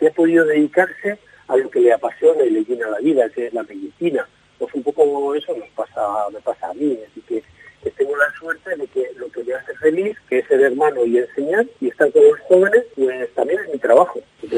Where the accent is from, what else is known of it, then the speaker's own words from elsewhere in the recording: Cervatos, Cantabria, Spain; desde 10 años yo empecé a estudiar en una escuelita en mi pueblo, Cervatos, a 5 kilómetros de Reynosa